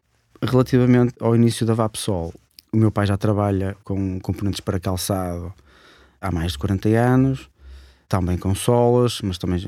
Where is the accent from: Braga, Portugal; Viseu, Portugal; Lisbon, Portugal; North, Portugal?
Braga, Portugal; Vizela; eu sou natural de Vizela, nasci, cresci e continuo a viver em Vizela.